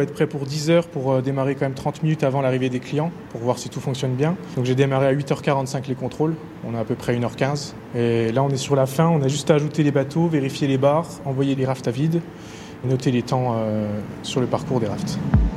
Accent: Grand Est, France; Ah non, moi je suis de Haute-Marne, j'habite près de Chaumont.

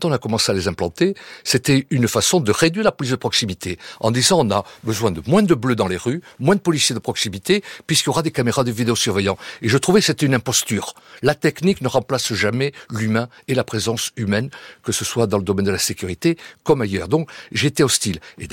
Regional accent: Bordeaux, Nouvelle-Aquitaine, France; Voilà, moi je suis un Bordelais

